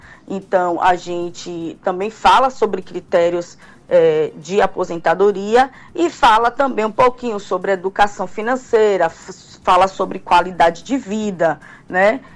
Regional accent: Vila de Abrantes, Bahia, Brazil; Eu sou nascida, criada em Abrantes.

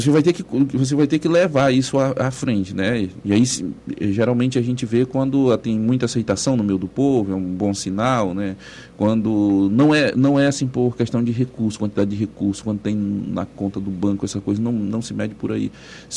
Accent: Guajará, Brazil; born there; Eu nasci em Guajará

